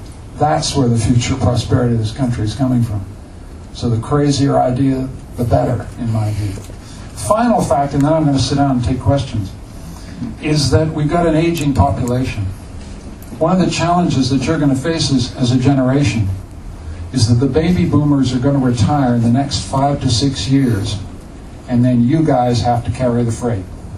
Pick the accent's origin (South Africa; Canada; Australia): Canada; And we've got to do it and stay Canadian. We're rightly proud of being Canadian.